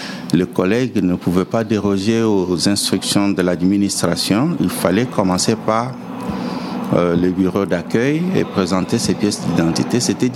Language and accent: French; Kinshasa, DR Congo; Je viens de Congo-Kinshasa.